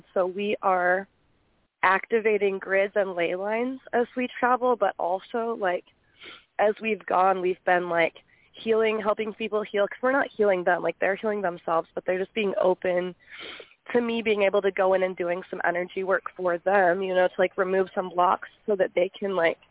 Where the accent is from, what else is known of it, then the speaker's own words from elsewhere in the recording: Colorado, United States; because I'm from Colorado, and our mountains are very much different than the mountains in Pennsylvania.